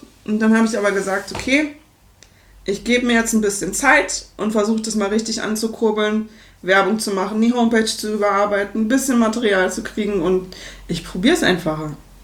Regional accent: Berlin, Germany; Ich komme aus Berlin ursprünglich.

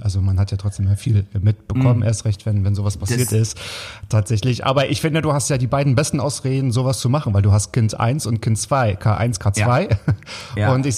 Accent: Waren an der Müritz, Mecklenburg-Vorpommern, Germany; wenn ich sage, ich komme aus Waren an der Müre zum Beispiel, sagen alle, oh, das ist total toll

